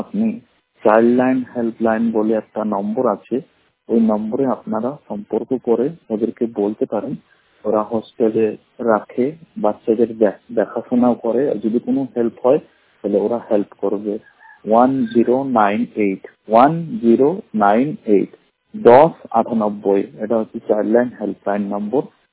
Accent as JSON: {"language": "Bangla", "town": "Allahabad", "region": "Uttar Pradesh", "country": "India", "tie": "born or raised there", "said": "আমার বাড়ি হলো এলাহাবাদ।"}